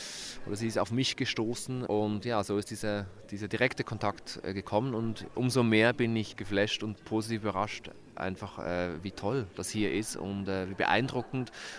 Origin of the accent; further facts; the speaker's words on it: Switzerland; now in Vienna, Austria; ich komme aus der Schweiz, bin aber natürlich durch mein Schaffen schon seit fast 20 Jahren in Wien zu Hause